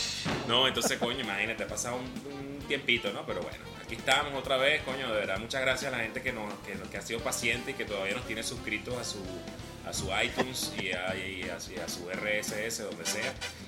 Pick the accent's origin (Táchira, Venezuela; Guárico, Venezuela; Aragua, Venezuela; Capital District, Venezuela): Aragua, Venezuela; Maracay; Somos venezolanos en el extranjero.